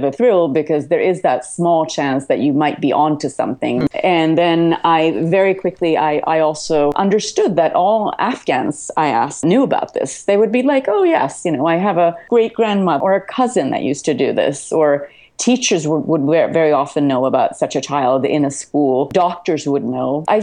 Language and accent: English; Sweden; now in New York, United States; I was born in Sweden mm-hmm. and grew up there and worked for Swedish Broadcasting for a very long time before I came to New York to go to grad school.